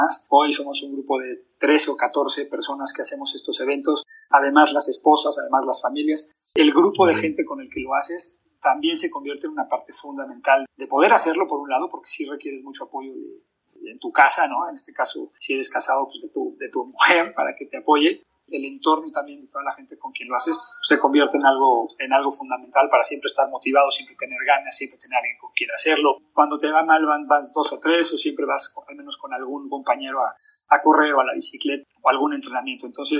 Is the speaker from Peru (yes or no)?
no; Mexico; como buen mexicano, fuimos y tocamos la puerta a ver si había alguien